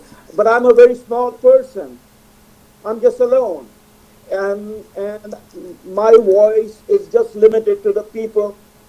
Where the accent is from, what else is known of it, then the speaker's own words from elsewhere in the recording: Canada; As a Canadian, who happens to be a Muslim